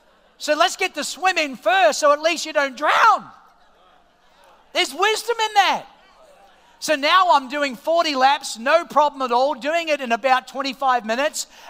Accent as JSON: {"language": "English", "town": "Queens", "region": "New York", "country": "United States", "tie": "born there", "said": "I was born in Queens."}